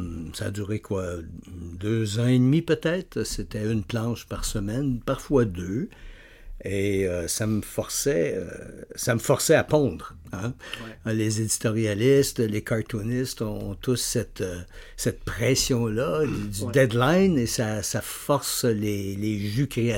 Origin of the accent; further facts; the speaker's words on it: Sherbrooke, Quebec, Canada; also born or lived in Montreal / Thetford Mines; quand j'étais à Sherbrooke, je suis Montréalais de naissance, mais j'ai habité à Thetford Mines, jeune, quand j'étais mineur, évidemment. Et puis ensuite, vers 8 ans, à Sherbrooke